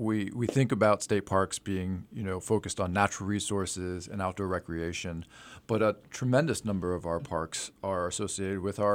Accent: Emmaus, Pennsylvania, United States; I grew up in the Lehigh Valley. I grew up in Emmaus.

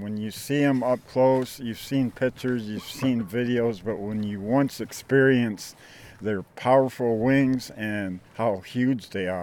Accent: Rockford, Illinois, United States; now in Oregon, United States; I live in Oregon, and I've been in Oregon about 15 years. I grew up in Rockford.

